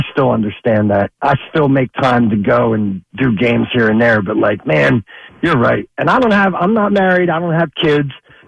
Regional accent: Philadelphia, Pennsylvania, United States; I'm actually originally from Philly, but I moved up here to the quiet and peaceful place for a bit.

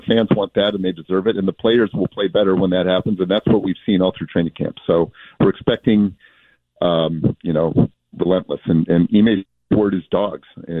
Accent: Boston, Massachusetts, United States; I'm born and raised in Boston.

